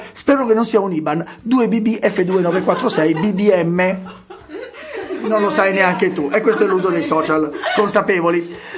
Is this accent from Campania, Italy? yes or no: yes; Naples, Campania, Italy; born there; now in Milan, Italy; io sono nato a Napoli, ho un cognome svizzero e vivo a Milano